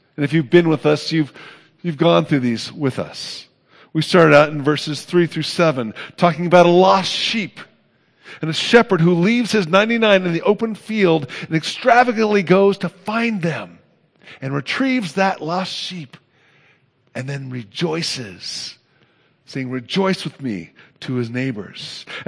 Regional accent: Oakland, California, United States; Well, many of you know I grew up in Oakland, California. I lived in two houses growing up.

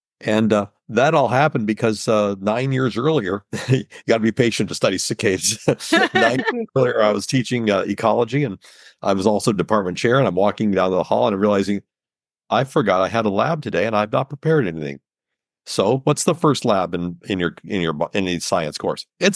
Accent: Florida, United States; I remember as a kid collecting a large stag beetle when I was growing up in Florida.

